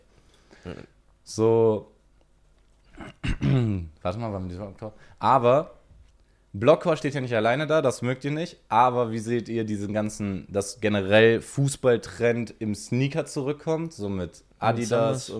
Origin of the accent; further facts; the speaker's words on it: Dortmund, North Rhine-Westphalia, Germany; also ich komme aus Dortmund